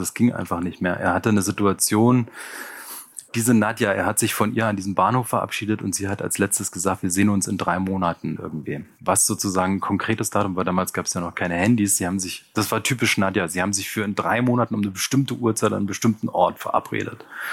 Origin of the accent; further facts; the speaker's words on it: East Germany, Germany; now in Hamburg, Germany; weil du kommst da als Ossi in die große Weststadt, zweitgrößte westdeutsche Stadt, größte westdeutsche Stadt und willst alles verstehen und so. Ich habe mir sogar einen Hamburger Dialekt antrainiert